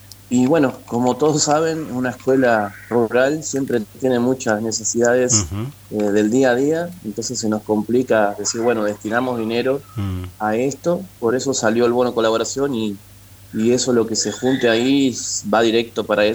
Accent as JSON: {"language": "Spanish", "region": "Buenos Aires", "country": "Argentina", "tie": "born or raised there", "said": "si me voy a Buenos Aires, porque yo soy oriundo de Buenos Aires, tampoco me reconocen."}